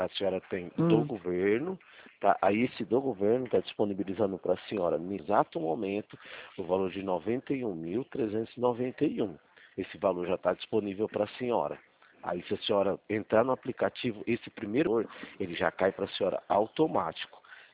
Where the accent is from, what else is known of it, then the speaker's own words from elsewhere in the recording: São Paulo, Brazil; Eu sou do interior aqui de São Paulo.